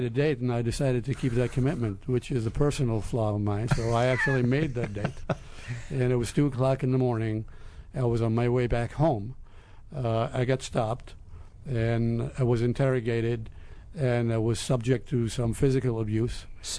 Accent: Lebanon; now in United States; I'm originally from Lebanon. I was born right outside of East Beirut.

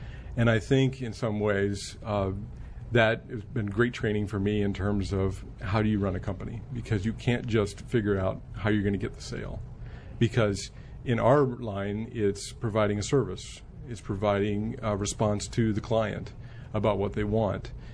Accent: Union Bridge, Maryland, United States; also born or lived in Illinois; I was born in Illinois, in the northwest corner up there, next to the Mississippi River. And then my family moved to Maryland, a little town called Union Bridge, Maryland, which is on the Carroll County-Frederick County line.

